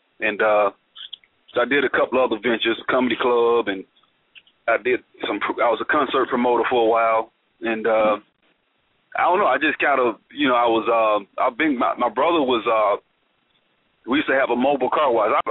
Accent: Alabama, United States; I was born and raised in Alabama, played basketball at Tuskegee University

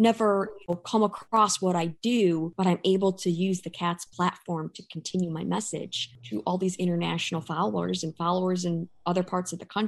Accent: Illinois, United States; I started in my home state of Illinois, my mission to get it passed in all 50 states.

